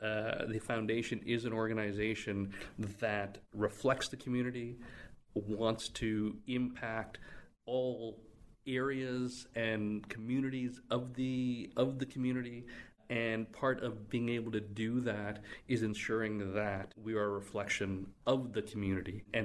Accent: Canada; being a member of the East Indian community in the city, but being born and raised in Canada

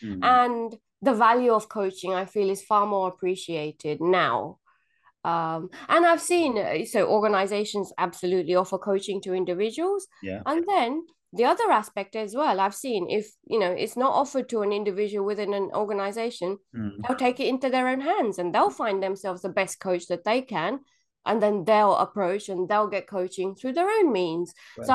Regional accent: Gujarat, India; also born or lived in England; now in Australia; I am Indian, I'm Gujarati. I've got the background of the English culture where we're very polite and stiff upper-lipped. And then the Australian culture

